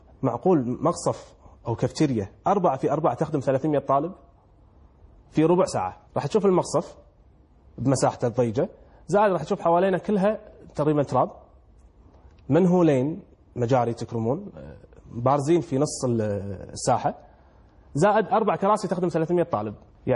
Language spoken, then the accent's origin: Arabic; Kuwait